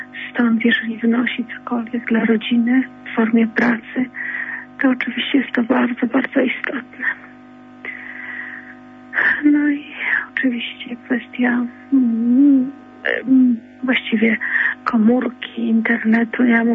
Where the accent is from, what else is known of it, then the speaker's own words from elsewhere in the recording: Lesser Poland, Poland; Wychowałam się właściwie w Beskidzie Nowosądeckim, w ubogiej rodzinie.